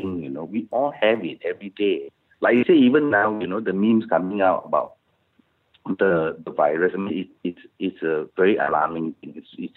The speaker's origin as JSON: {"language": "English", "country": "Malaysia", "said": "It's just the things that we all share, I think, as Malaysians. And not making a point about being Malaysian, but it's it's just things."}